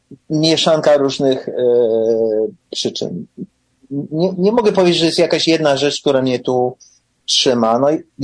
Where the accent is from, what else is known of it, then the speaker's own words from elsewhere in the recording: Chicago, Illinois, United States; wychowałem się w polskim domu, chodziłem do polskiej szkoły sobotniej przez 8 lat w Chicago, znałem ten język, nie tak dobrze jak dzisiaj, ale znałem, potrafiłem czytać, mówić i pisać po polsku